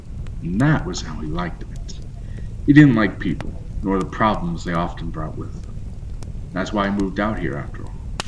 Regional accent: West Virginia, United States; tell you a few stories from the dark hills and haunted hollers of my home state, West Virginia.

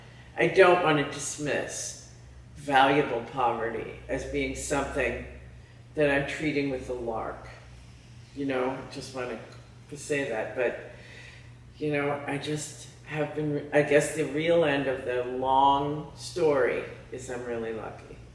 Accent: Connecticut, United States; I grew up in Connecticut. Everyone in my family was white collar, they were lawyers and all that kind of thing.

